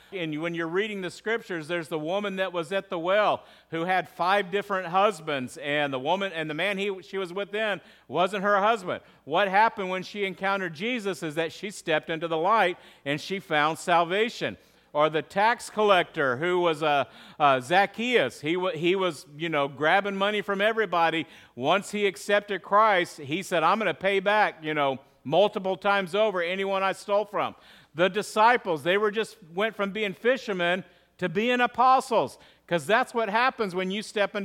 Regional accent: Texas, United States; And listen, I grew up in West Texas, and we were close enough to Carlsbad, New Mexico

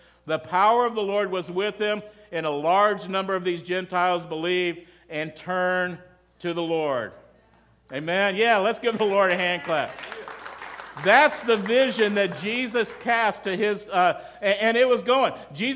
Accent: Texas, United States; I think most of you know I'm a Texas boy. I grew up in West Texas. That's where I'm from.

